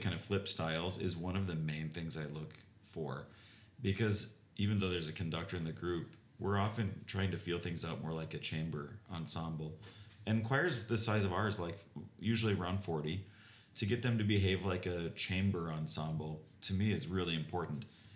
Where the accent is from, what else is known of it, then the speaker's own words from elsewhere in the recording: St. Cloud, Minnesota, United States; And so we were blessed on every musical front growing up in St. Cloud